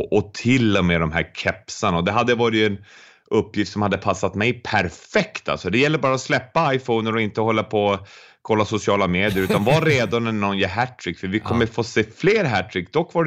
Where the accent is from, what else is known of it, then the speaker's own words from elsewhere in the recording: Boden, Norrbotten County, Sweden; Jag är ju norrbottning uppe i Boden och man åkte ner till Modokuppen, 40 mil i buss.